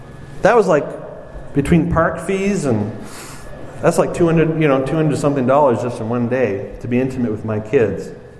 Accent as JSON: {"language": "English", "town": "Montreal", "region": "Quebec", "country": "Canada", "tie": "born or raised there", "said": "I grew up in Montreal."}